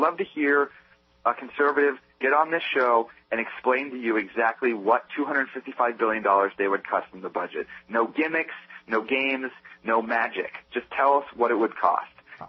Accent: Pennsylvania, United States; And, you know, look, I'm from Pennsylvania, and I know that Pennsylvania could use a little bit of highway funding.

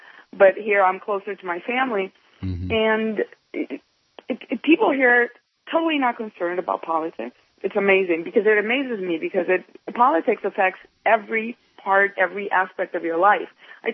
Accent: United States; I mean, I'm so proud of being an American

